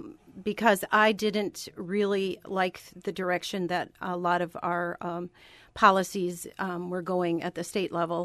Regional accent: Lake Hallie, Wisconsin, United States; also born or lived in Eau Claire; I was born in Eau Claire, raised in what was the town of Halley, now the Village of Lake Halley. I've lived in the Chippewa Valley all of my life.

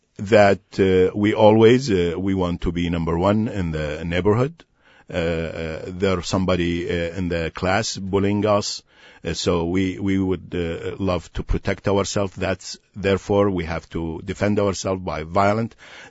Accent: Najaf, Najaf Governorate, Iraq; now in United States; In Najaf.

